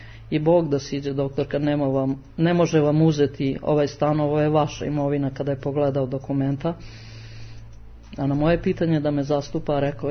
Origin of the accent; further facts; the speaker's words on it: Klokot, Kosovo; iz Klokota, naravno. Sada trenutno interno raseljena u selu Grnčaru, opština također Klokota.